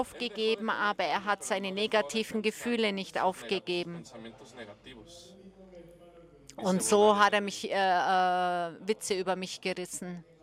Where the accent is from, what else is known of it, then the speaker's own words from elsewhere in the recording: United States; German is a second language; Und ich bin Amerikaner